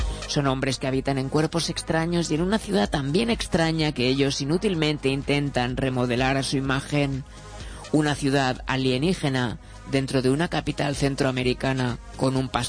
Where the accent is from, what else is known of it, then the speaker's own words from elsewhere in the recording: Chile; A mí, como chileno